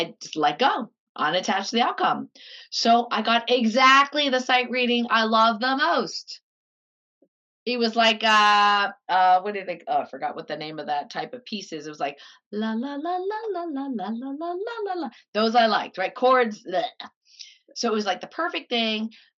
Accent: Canada; Which I was like, fine, I'm Chinese Canadian. We don't show our emotions.

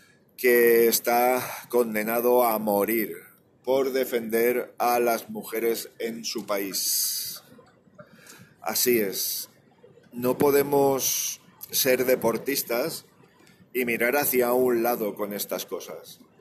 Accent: Valencian Community, Spain; siempre he sido muy fan, como valenciano, de todo lo argentino

